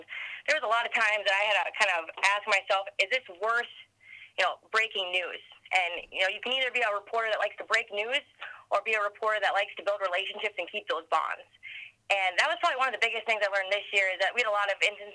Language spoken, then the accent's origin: English; Minnesota, United States; accent: Minnesota; obviously my Minnesota accent, has traveled with me here, and it sticks out like a sore thumb here